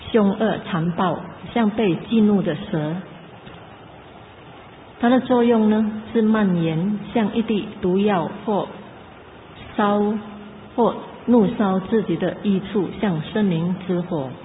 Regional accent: China; 我想我们中国人呢，也很多相信这个灵魂我见，包括很多佛教徒。

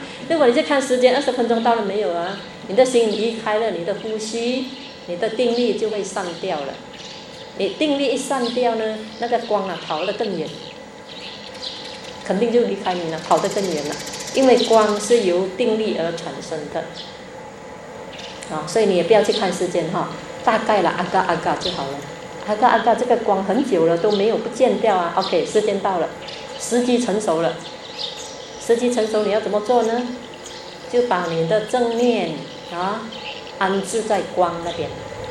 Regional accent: Fujian, China; accent: Fujianese; 我们福建话讲一句话，吊给啊，吊架一下

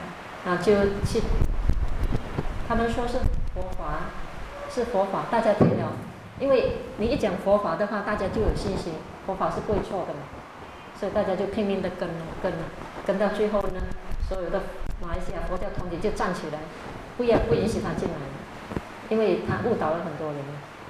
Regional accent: China; 尤其是我们中国人呢、东方人呢，都很愿意做的一件事情

